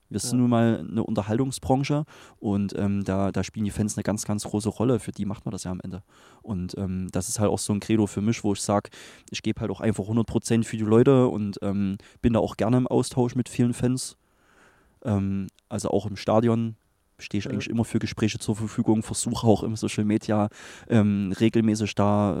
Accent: Crimmitschau, Saxony, Germany; ich bin hier in Krimmelschau aufgewachsen, habe natürlich hier meine Familie, meine Freunde

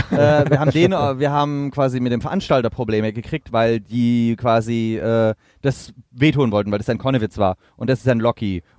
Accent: Stuttgart, Baden-Württemberg, Germany; Also aus Stuttgart, wo ich herkomme

